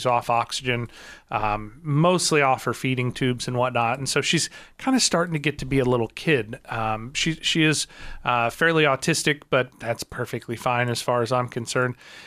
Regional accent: Marionville, Missouri, United States; Of course, I grew up in Marionville, and there's an Apple Market there as well.

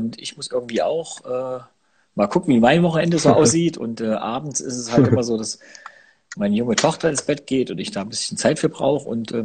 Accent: Saalfeld, Thuringia, Germany; now in Erfurt, Germany; Ja, ich bin nicht in Erfurt geboren, sondern ich bin in Saalfeld geboren. Also im Südosten Thüringens, bin da im kleinen Dorf aufgewachsen bei Saalfeld und lebe jetzt seit 2005, also seit 15 Jahren fest in Erfurt.

